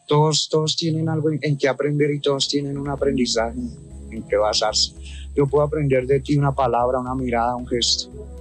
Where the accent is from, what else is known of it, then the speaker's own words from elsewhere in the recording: Bogotá, Colombia; tengo 33 años, soy de aquí de Bogotá. Toda la vida he estado aquí en Bogotá porque yo soy de acá. Mi familia es de aquí de Bogotá